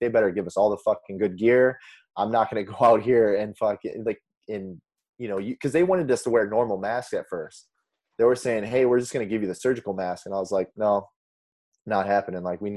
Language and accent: English; Indiana, United States; moved away as an adult; also born or lived in Chicago; now in California, United States; I'm from Indiana. So I started, I worked in Chicago for about a year and a half, 2 years. And then I just shot to California.